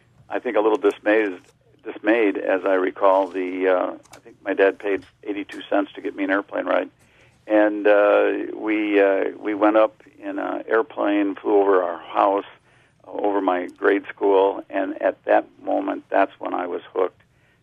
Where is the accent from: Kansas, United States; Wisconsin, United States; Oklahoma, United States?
Wisconsin, United States; Janesville; I grew up in Janesville, and there was a city airport on the north side of the town